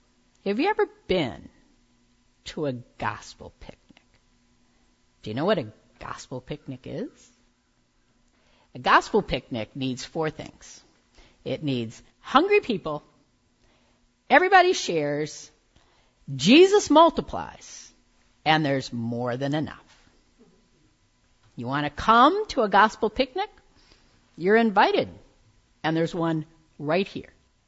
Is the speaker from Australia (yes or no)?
no; Michigan, United States; I grew up outside of Detroit, Michigan, but summer vacation was a trip to Virginia, Central Virginia, where my mother was from